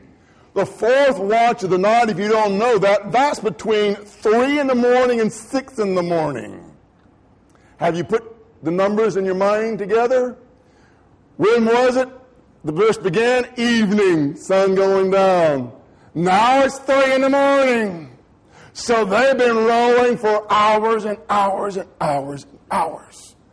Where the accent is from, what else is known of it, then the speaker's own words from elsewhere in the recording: Grenada, Mississippi, United States; I was raised in Grenada. In Grenada, we have Grenada Lake.